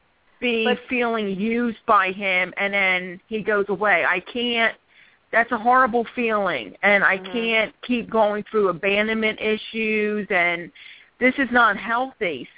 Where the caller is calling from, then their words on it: Philadelphia, Pennsylvania, United States; I am calling from Philadelphia, PA.